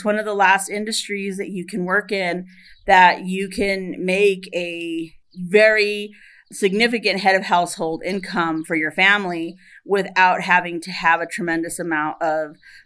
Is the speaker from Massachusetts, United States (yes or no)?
no; Superior, Arizona, United States; I was raised here in Superior, and I graduated from Superior High School in 1996.